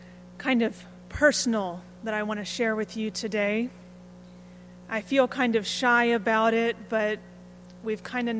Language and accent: English; Texas, United States; which is part of the quirkiness of being a Texan that I carry with me.